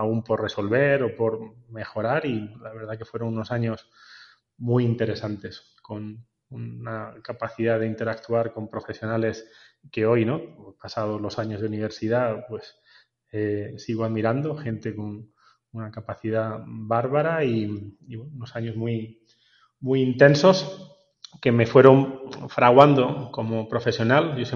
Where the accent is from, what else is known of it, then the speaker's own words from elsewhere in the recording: Granada, Andalusia, Spain; yo me crié en Granada, soy de una familia en la que mi padre griego emigró relativamente joven, mi madre jienense, acabamos viviendo en Granada